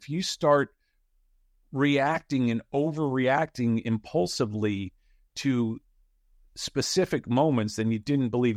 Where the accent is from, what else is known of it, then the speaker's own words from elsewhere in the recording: New York, United States; I'm from New York, and I grew up a Giants fan.